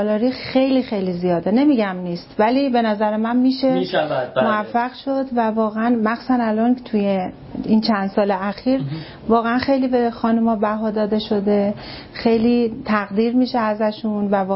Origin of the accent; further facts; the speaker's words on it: Tehran, Tehran Province, Iran; born there; توی تهران.